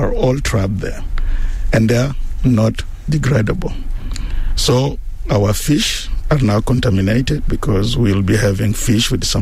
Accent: Juba, Central Equatoria, South Sudan; also born or lived in Torit; Oh, I'm a native of Juba, though I'm originally from Torit, but I grew up in Juba.

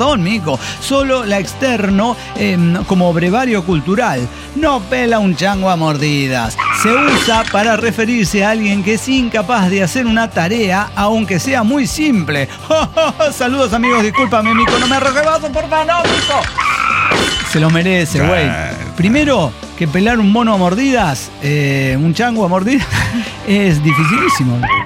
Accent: Bolivia; Y creo que hasta yo dicen que soy peruano, pero no, aunque todos sabemos que soy boliviano.

